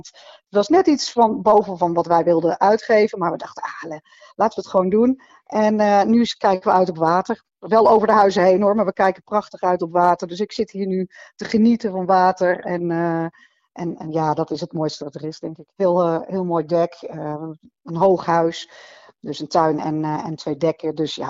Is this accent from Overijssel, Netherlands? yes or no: no; Apeldoorn, Gelderland, Netherlands; born there; also born or lived in Arnhem / The Hague; We zijn allebei toevallig geboren in Apeldoorn. Maar in Arnhem heel lang gewoond, Westervoort. Latem, ook bij Arnhem allemaal. En ik heb gestudeerd in Den Haag. Dus een beetje overal.